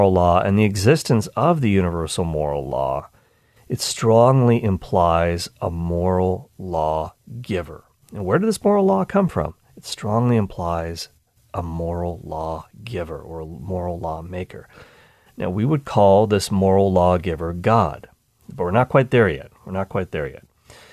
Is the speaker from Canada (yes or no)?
yes; Canada; And yeah, even though I'm Canadian, we had our Thanksgiving back in October.